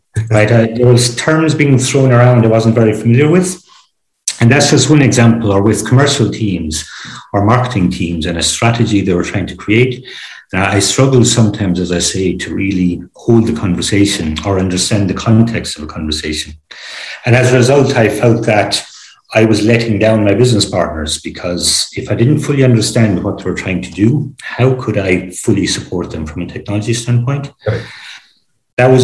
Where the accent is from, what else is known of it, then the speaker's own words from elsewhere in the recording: Ireland; I'm from Ireland originally, as you may guess from my accent, but I've had the great luxury of working in various locations.